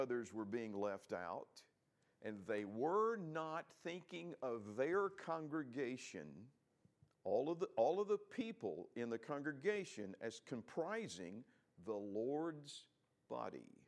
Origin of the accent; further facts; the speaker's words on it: Alabama, United States; because I grew up in Alabama